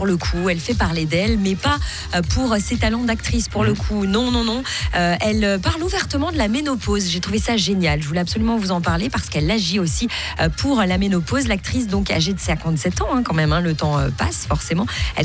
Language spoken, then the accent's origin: French; Switzerland; Alors moi, je l'invite à venir chez nous en Suisse parce que nous, pas de souci, hein, pas de problème.